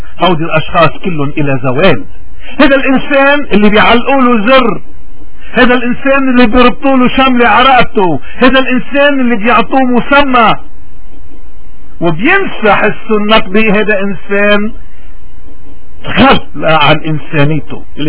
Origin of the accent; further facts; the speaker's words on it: Lebanon; وهذا هو اليوم اللي نحن كلبنانيين لازمنا